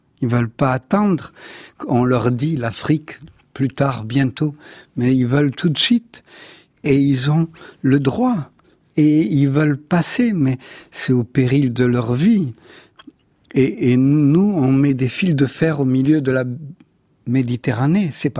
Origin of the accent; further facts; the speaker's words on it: Nice, Provence-Alpes-Côte d'Azur, France; born there; Je suis né à Nice, devant cette mer où toutes les cultures sont nées là